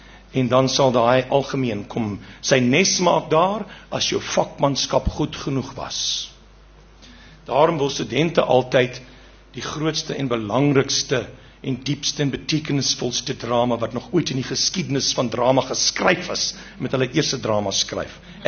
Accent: Eastern Cape, South Africa; ek kom van die Ooskaap, waar ek groot geword

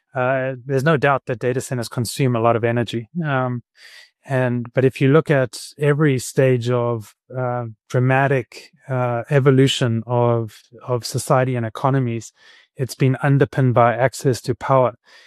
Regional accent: Johannesburg, Gauteng, South Africa; moved away as an adult; I grew up in Joburg. I went to King Edwards, and after that I studied at RAU, now UJ. And then I began my article in Johannesburg.

